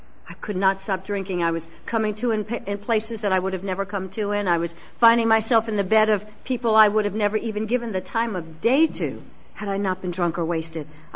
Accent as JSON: {"language": "English", "town": "New York City", "region": "New York", "country": "United States", "tie": "born or raised there", "said": "I am a product of the 60s. I grew up in New York City, where it was always about better living through chemistry."}